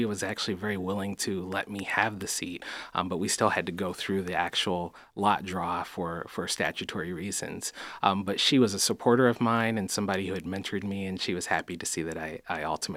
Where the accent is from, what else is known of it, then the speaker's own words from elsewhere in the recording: Warren, Michigan, United States; I grew up in the Detroit area, grew up in Warren, and moved to Mason in 2009.